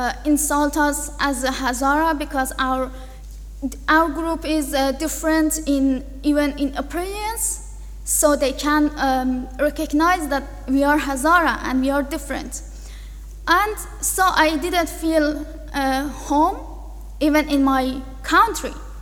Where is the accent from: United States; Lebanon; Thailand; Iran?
Iran; English is a second language; also born or lived in Afghanistan; now in Ireland; I'm from Afghanistan. I was born as a refugee in Iran and I raised as a refugee there.